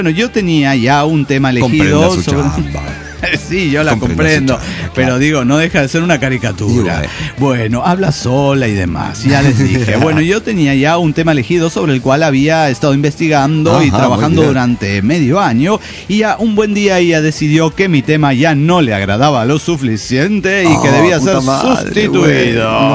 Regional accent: Chiapas, Mexico; de Two Louters, Chiapas, México.

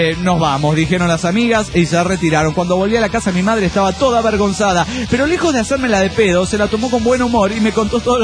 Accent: Monterrey, Nuevo León, Mexico; Es compañero de casa en Aguascalientes, soy de Monterrey. Ya regresé a mi ciudad llena de plomo. Les cuento, estoy en Monterrey, mi ciudad natal.

